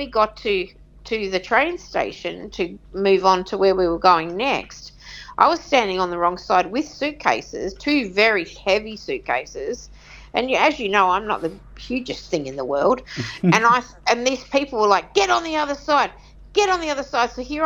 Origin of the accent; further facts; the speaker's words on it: Australia; and as an Australian, I guess because we're so laid back, I might have found them rude